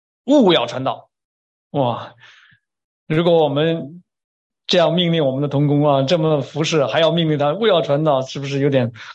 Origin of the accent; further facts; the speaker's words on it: Beijing, China; 我从中国来，我在北京啊，我的成长年代都看到啊